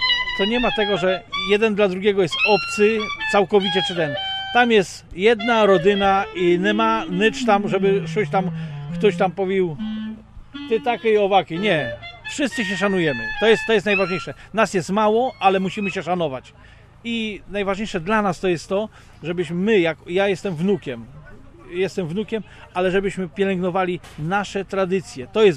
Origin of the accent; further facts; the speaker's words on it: Subcarpathian Voivodeship, Poland; pochodzimy z jednych stron, z Bieszczad. Moi dziadkowie też zostali wysiedleni z Bieszczad